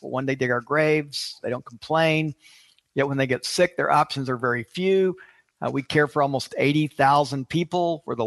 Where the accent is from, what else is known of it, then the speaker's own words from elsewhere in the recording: Atlanta, Georgia, United States; now in Memphis, United States; I did. I grew up in Atlanta. And at the time when I'm ready to start my own church-based health clinic, I wanted to stay in the South. I did not want to go back to Atlanta.